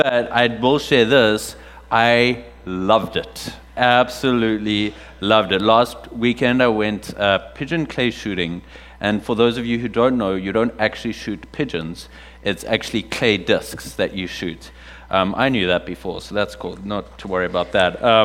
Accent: South Africa; my background growing up in South Africa

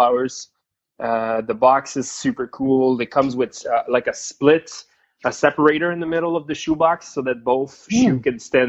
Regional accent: Canada; The reality of being Canadian.

